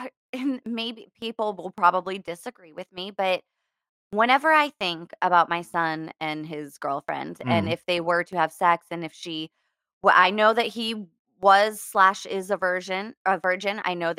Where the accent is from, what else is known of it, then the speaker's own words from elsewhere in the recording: Pittsburgh, Pennsylvania, United States; now in San Diego, United States; I am. I'm in San Diego now.